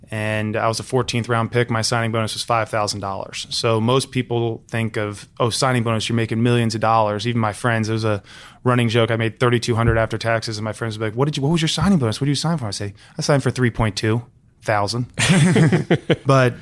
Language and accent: English; Alexandria, Virginia, United States; Sure. So I grew up in Alexandria, Virginia. I've always had two pretty deep passions, and that was sports and math.